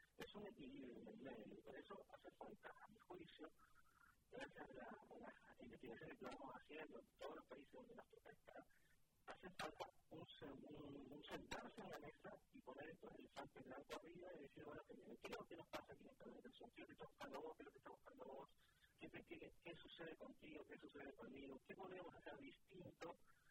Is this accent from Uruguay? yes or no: yes; Uruguay; yo soy uruguayo